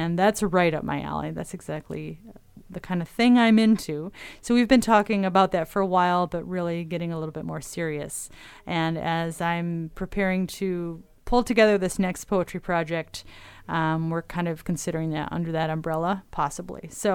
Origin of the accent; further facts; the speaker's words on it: Beulah, Michigan, United States; started a printing press in my hometown, Beulah, Michigan, almost 100 years ago.